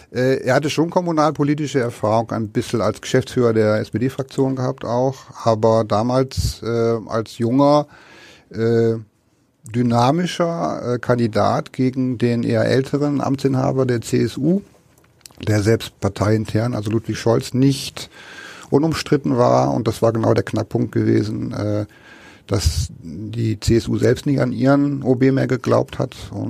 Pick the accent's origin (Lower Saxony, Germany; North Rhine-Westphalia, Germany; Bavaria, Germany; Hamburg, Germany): Lower Saxony, Germany; Osnabrück; Ich bin aus Niedersachsen, aus Osnabrück